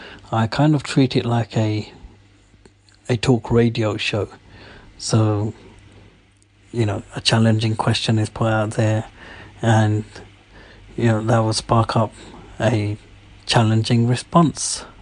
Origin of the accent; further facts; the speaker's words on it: London, United Kingdom; from London.